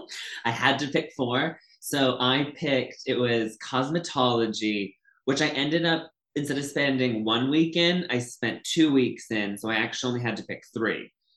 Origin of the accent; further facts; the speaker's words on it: Northampton, Massachusetts, United States; now in Los Angeles, United States; I'm a high-end hair extension specialist located in Los Angeles, California, and I'm originally from Northampton, Massachusetts.